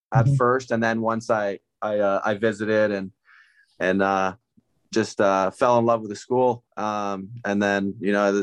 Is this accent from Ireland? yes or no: no; Canada; now in United States; I'm Canadian. I've been living in Florida, so I've gotten soft.